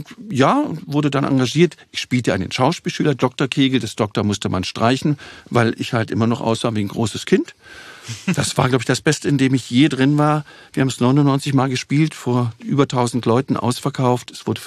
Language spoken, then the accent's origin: German; Berlin, Germany; Sag ich, bin nur aus Berlin. Nee, aber auch richtig hier aufgewachsen. Sag ich, bin ich doch.